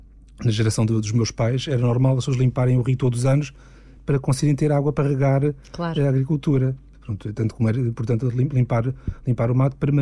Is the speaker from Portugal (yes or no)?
yes; São Cosmado, Centro, Portugal; Sou de Viseu, de uma aldeia perto de Viseu.